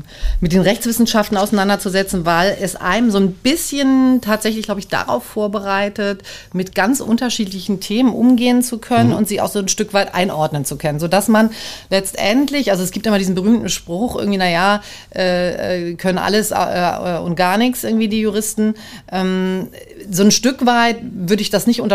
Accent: Schleswig-Holstein, Germany; also born or lived in Hamburg; ich bin in Hamburg geboren, aber aufgewachsen bin ich in Schleswig-Holstein und da tatsächlich ab meinem 7. Lebensjahr wirklich, also das ist tatsächlich so, mehr oder minder im Wald, weil meine Eltern in einer alten Fasanerie bis heute leben.

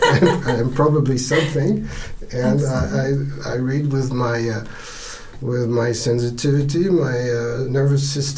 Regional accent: Grenoble, Auvergne-Rhône-Alpes, France; I was still in Grenoble, which is my hometown, so it's in the French Alps.

